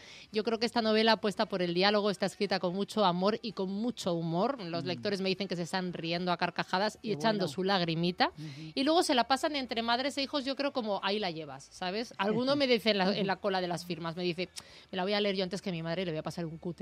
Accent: Madrid, Community of Madrid, Spain; also born or lived in Barcelona; Bueno, es que estoy criada en Madrid. Madrid, soy la única barcelonesa de mi familia. Tengo familia, pero lejana en Barcelona.

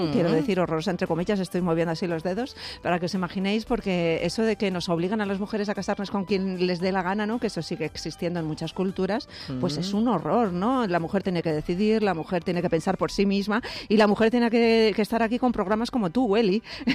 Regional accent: Cuenca, Castilla-La Mancha, Spain; he estado investigando en mi tierra, sabes que soy conquense y entonces yo estoy muy unida a Castilla-La Mancha

